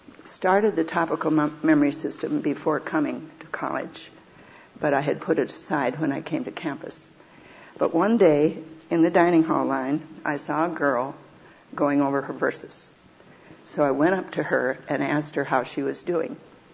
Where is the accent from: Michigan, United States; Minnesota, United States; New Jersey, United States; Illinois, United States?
Minnesota, United States; accent: Swedish; And being from Minnesota, I still had my Swedish accent.